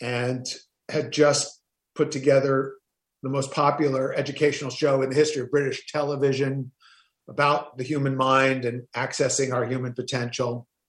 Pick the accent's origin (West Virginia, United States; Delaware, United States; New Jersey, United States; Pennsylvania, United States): New Jersey, United States; we were discussing my growing up in New Jersey, and I had two younger brothers. My family's Jewish-Italian, so two very verbal traditions.